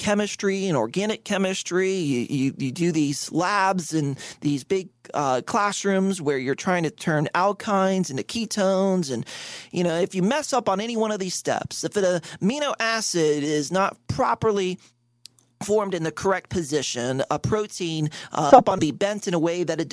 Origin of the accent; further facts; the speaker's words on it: Boynton Beach, Florida, United States; I was born and raised in Boynton Beach, Florida, and been a fifth-generation Floridian.